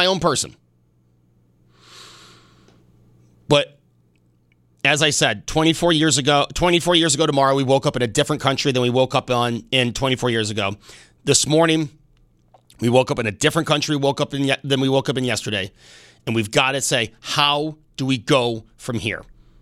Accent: United States; I will always say I'm an American first. I love this country.

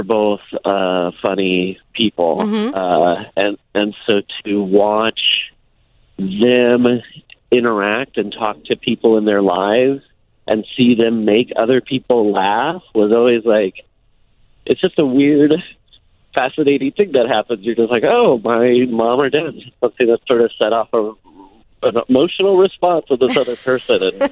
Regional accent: Iowa, United States; growing up in Iowa

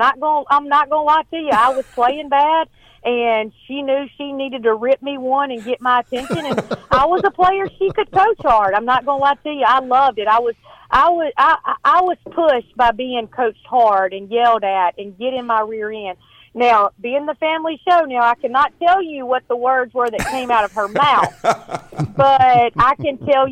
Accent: Little Rock, Mississippi, United States; I said, I was from Little Rock, Mississippi.

